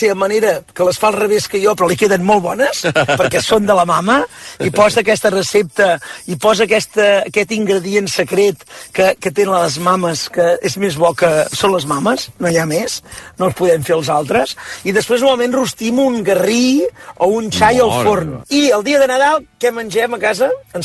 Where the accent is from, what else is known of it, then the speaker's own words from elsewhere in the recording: Monistrol de Calders, Catalonia, Spain; born there; nosaltres vam néixer al Monistrol de Calders, un poblet molt petit